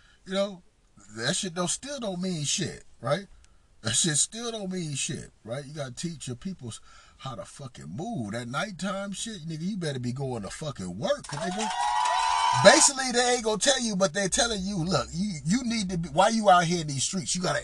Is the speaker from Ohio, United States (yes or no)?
no; Los Angeles, California, United States; my brothers, I'm from Los Angeles, right?